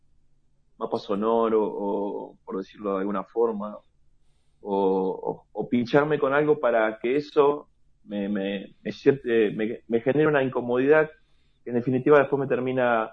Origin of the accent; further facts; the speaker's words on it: La Matanza, Buenos Aires Province, Argentina; La Matanza, de donde yo vengo, La Matanza queda en los suburbios de Buenos Aires